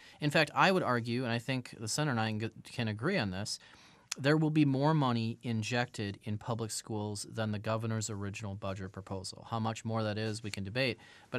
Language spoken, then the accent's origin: English; Abbotsford, British Columbia, Canada; I'm very proud of my hometown and very proud of my school that I graduated from